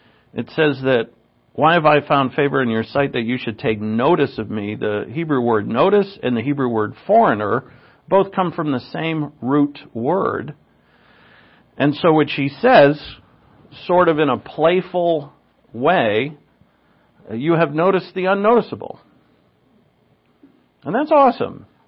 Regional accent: New England, United States; now in Oregon, United States; See, I'm from New England. If any stranger talks to me, I'm like, what? What do you want? That's what it was. One of the hardest things to acclimate to when I moved to Oregon

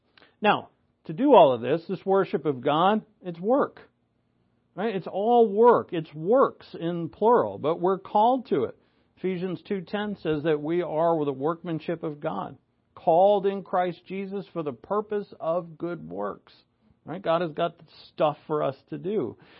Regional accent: New England, United States; And I'm from New England where you don't talk to anybody or make any eye contact.

